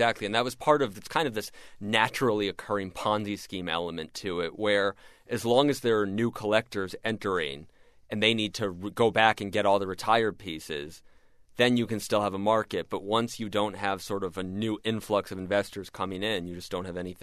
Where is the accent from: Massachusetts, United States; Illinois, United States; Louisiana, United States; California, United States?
Massachusetts, United States; Cape Cod; I grew up on Cape Cod, Massachusetts, and I remember going to this Dick and Ellie's flea market